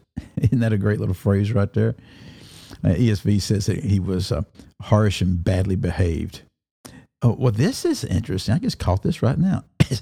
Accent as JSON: {"language": "English", "region": "Deep South", "country": "United States", "said": "Well, are you kidding me? I'm from the Deep South."}